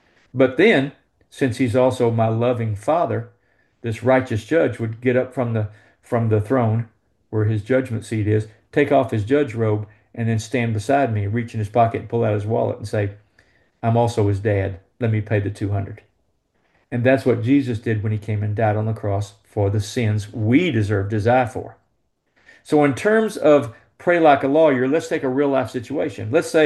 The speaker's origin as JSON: {"language": "English", "town": "Mason", "region": "Texas", "country": "United States", "tie": "born or raised there", "said": "I grew up in Mason, Texas, down by Fredericksburg."}